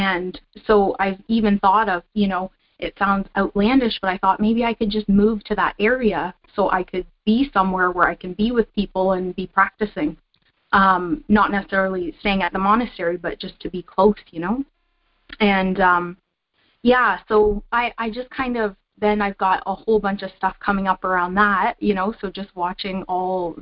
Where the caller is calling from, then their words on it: Canada; I'm calling from Canada, so there's a time difference